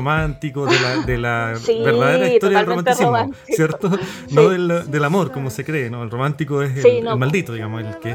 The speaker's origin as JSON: {"language": "Spanish", "town": "La Serena", "region": "Coquimbo", "country": "Chile", "said": "yo también lo vi, yo soy de La Serena y también hay harta gente que escribe"}